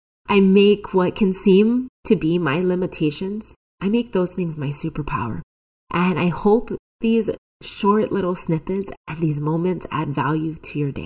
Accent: Kona, Hawaii, United States; Mahalo from Kona, my hometown.

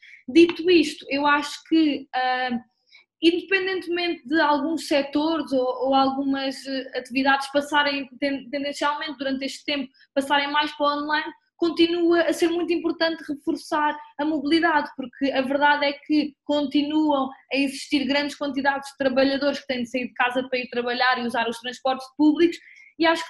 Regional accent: Lisbon, Portugal; eu sou de Lisboa

